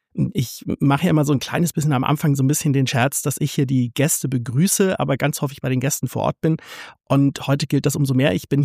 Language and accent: German; Hamburg, Germany; das sage ich als Hamburger.